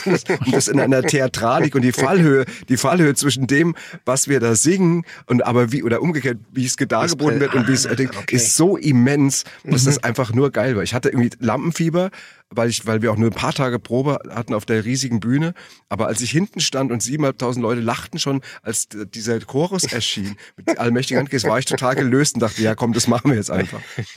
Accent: Frankfurt, Hesse, Germany

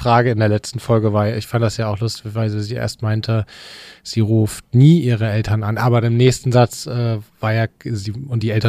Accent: Leipzig, Saxony, Germany; also ich komme aus dem Osten, aus Leipzig

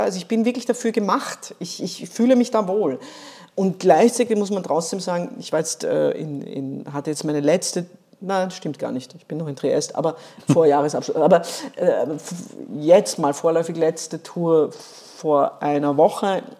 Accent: Sicily, Italy; also born or lived in Vienna, Austria; Ich bin ja zum Teil in Sizilien aufgewachsen, also als Kind

